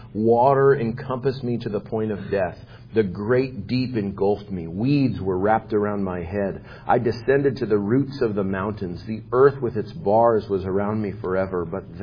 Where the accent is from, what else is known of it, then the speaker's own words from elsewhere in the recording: New Mexico, United States; also born or lived in South Dakota; I was born in South Dakota. It's not my fault. Just what happened to me? And both my parents were from there. And so in the summer, we would drive from New Mexico, my real ancestral homeland, to South Dakota